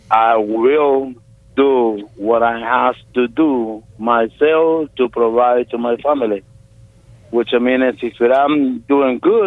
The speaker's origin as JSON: {"language": "English", "country": "Mexico", "second_language": "English", "moved": "yes", "lives_now": "United States", "said": "most of the people that we come from Mexico, we come from the poor areas, and we try to provide, best life onto our people, our family."}